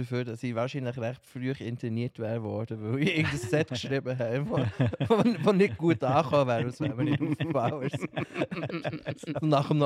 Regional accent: Switzerland; als Schweizer sind wir recht verschont geblieben.

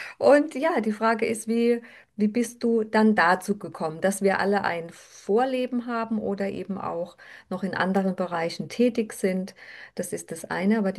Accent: Mannheim, Baden-Württemberg, Germany; Ich komme aus Mannheim

